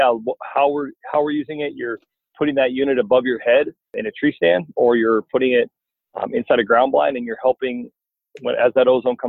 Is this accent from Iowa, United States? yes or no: yes; Iowa, United States; I was born and raised in Iowa, lived in Iowa my whole life.